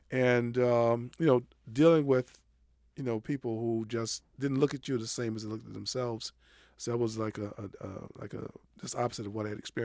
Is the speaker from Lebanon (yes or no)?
no; Georgia, United States; I mean, I grew up in Georgia, went to undergrad school in Georgia.